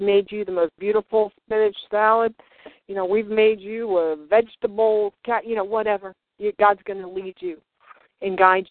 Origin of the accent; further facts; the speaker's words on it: New Jersey, United States; You know, I grew up in New Jersey